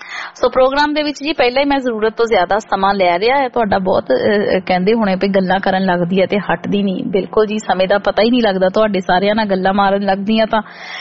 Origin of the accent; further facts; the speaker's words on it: Punjab, India; ਉਹਨਾਂ ਚੀਜ਼ਾਂ ਦੀ ਜਿਹੜੀ ਅਸੀਂ ਪੰਜਾਬ ਦੇ ਵਿੱਚ ਬਚਪਨ ਚ ਮਾਣਿਆ ਕਰਦੇ ਸੀ